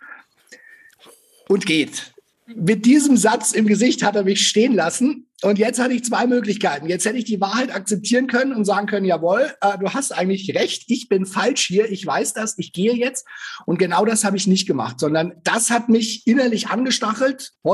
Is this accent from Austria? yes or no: no; Nuremberg, Bavaria, Germany; born there; Also ich bin 41, mein Alter kann man noch sagen, gebürtiger Nürnberger, habe zwei ganz tolle Jungs